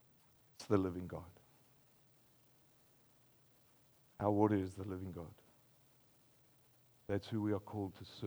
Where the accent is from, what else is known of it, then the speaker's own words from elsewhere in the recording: Australia; because I'm from Australia.